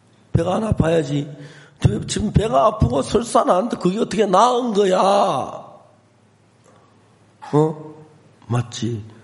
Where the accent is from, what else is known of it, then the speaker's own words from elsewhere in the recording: South Korea; 우리는 한국 사람은 삶의 80%를 먹는 걸 위해 산다 하더라고요